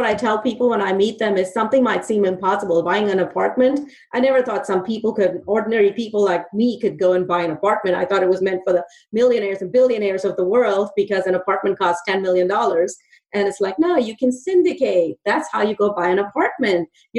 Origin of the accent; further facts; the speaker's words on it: India; now in United States; So I grew up in India and I was fascinated by America, like everyone else, the music and all of that.